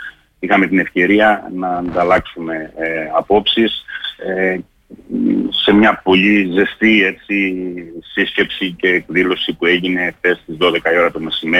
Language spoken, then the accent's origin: Greek; Heraklion, Crete, Greece; να το ανταποδώσουμε και ως Ηρακλειώτες, ως κριτικοί στον συμπατριώτη μας Πρωθυπουργό